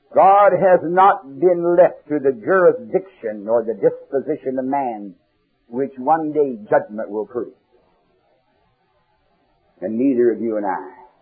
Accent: Canada; born there; I was born in Canada. I never saw a red bird, a cardinal.

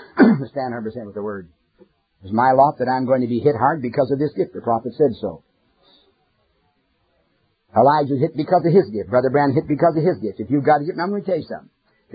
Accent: Canada; born there; I'm a Canadian by birth.

